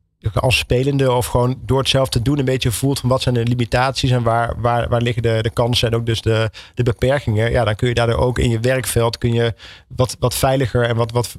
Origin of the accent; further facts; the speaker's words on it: Netherlands; wij als Europeanen, ook als Nederlanders, wel heel erg voorzichtig zijn